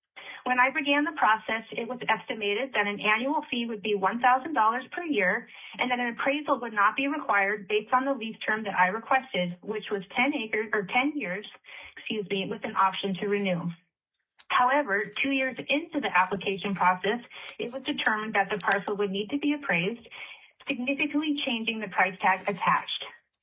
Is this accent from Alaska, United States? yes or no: yes; Alaska, United States; I was born and raised in Alaska and have been farming here for over two decades.